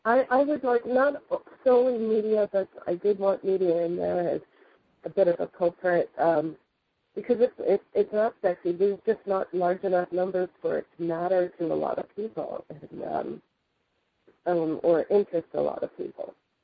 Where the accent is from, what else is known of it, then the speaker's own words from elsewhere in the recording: Caledonia, Ontario, Canada; Caledonia, which happened to be my hometown, and the res also where my people are from